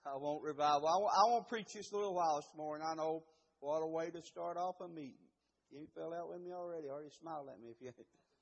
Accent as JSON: {"language": "English", "region": "Kentucky", "country": "United States", "said": "I'm from Eastern Kentucky, and I'm not ashamed of that. That's who I am."}